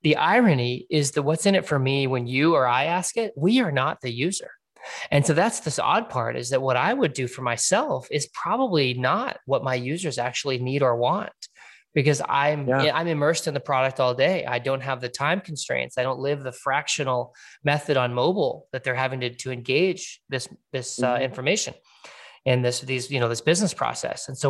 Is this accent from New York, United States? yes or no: no; Fresno, California, United States; my hometown is Fresno. I was born there. I lived on farms, you know, for 9 years out there.